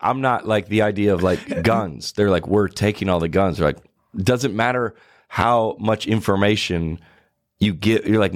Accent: United States; But I think that's because I was from America. I came there.

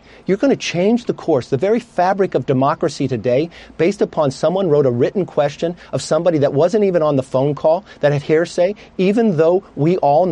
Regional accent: United States; As an American, and that everybody should know and have accountability

